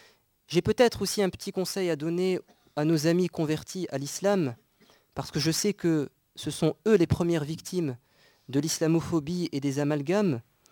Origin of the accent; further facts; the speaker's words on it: France; nous aspirons, en tant qu'êtres humains, en tant que Français, à la paix.